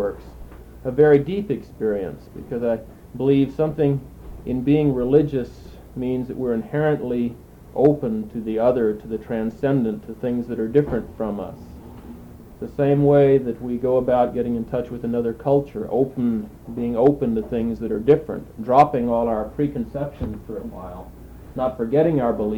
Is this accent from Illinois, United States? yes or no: no; Texas, United States; My background in Latin America really stems from a long interest that I've had growing up in South Texas.